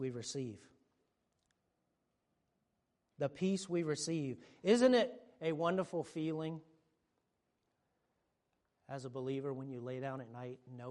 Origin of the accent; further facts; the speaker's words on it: Virginia, United States; I'm from Northern Virginia, so I get very frustrated when people pull out in front of me.